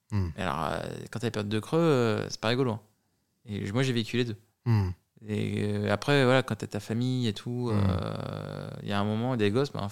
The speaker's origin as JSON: {"language": "French", "town": "Soissons", "region": "Hauts-de-France", "country": "France", "said": "De Soissons en Picardie."}